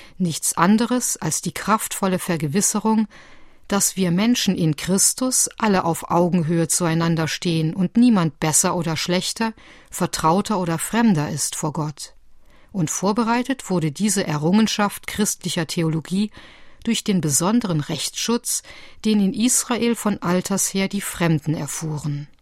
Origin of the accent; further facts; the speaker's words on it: Rhineland, Germany; Verzeihen Sie, wir kommen aus dem Rheinland